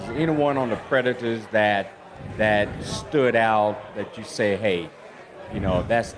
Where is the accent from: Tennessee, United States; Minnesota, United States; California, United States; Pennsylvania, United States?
Tennessee, United States; Nashville; from Nashville.